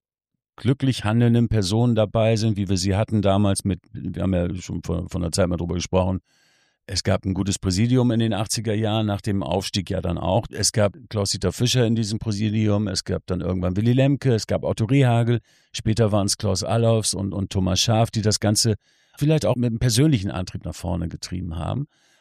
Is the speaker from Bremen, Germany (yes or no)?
yes; Bremen, Germany; ich als Bremer liebe diese Stadt sehr.